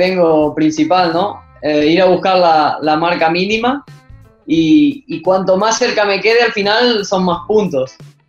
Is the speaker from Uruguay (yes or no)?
yes; Uruguay; now in Spain; Sí, sí, yo intento volver cuando puedo. Ahí, la familia quedó ahí, ¿no? Vinimos con mis padres, pero la familia quedó ahí.